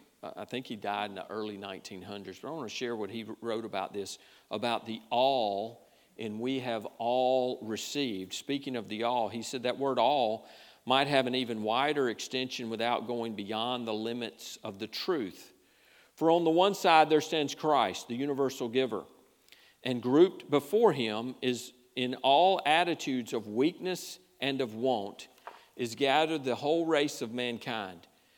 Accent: United States; God's grace is no more in my life because I'm an American than it was in Esitadi's life as a Moy believer.

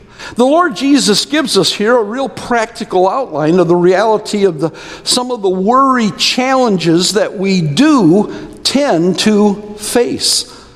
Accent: Pontiac, Michigan, United States; Well, I have to admit, when I grew up in Pontiac, Michigan, I used to read a magazine

